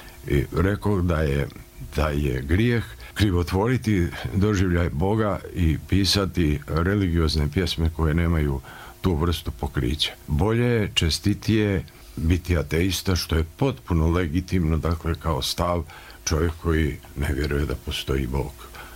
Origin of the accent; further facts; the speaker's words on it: Herzegovina, Bosnia & Herzegovina; Ja sam iz Hercegovine, pa je tamo, dakle, jezičko